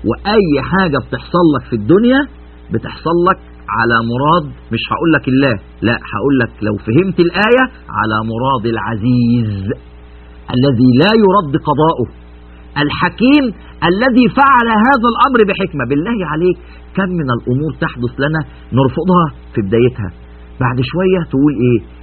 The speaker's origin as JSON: {"language": "Arabic", "country": "Egypt", "said": "في عندنا في مصر في الأرياف مثل جميل جدا"}